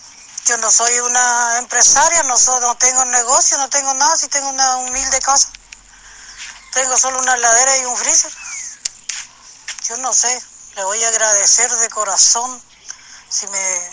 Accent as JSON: {"language": "Spanish", "town": "La Cruz", "region": "Valparaíso", "country": "Chile", "said": "usted sabe que acá, yo soy de La Cruz"}